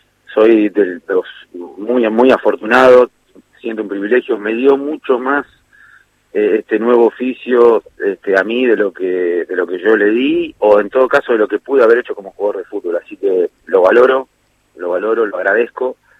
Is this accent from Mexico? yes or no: no; Argentina; soy argentino